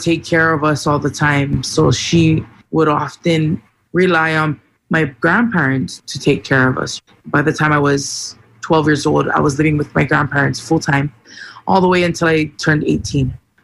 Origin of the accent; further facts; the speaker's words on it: Hawaii, United States; also born or lived in Louisiana; I was born in Louisiana at the end of December. My family moved back to Hawaii into my grandparents' home, and my sister was born in October.